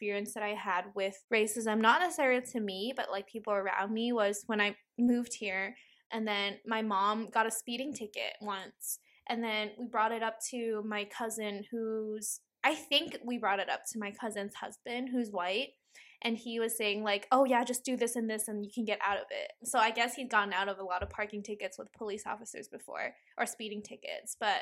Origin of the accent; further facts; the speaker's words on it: Hong Kong; That I'm like, oh, I'm from Hong Kong. And they're like, oh, wow, your English is so good.